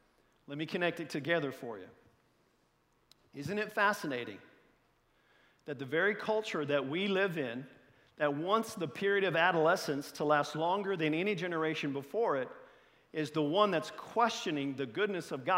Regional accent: Columbus, Indiana, United States; Springfield, Missouri is about a 7 or 8 hour drive from Columbus, Indiana, my hometown.

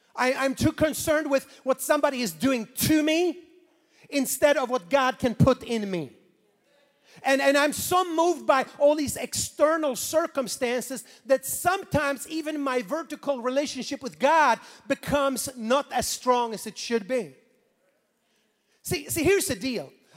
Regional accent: Sweden; moved away as an adult; now in United States; Born and raised in Sweden, I came to the United States of America in January 1995.

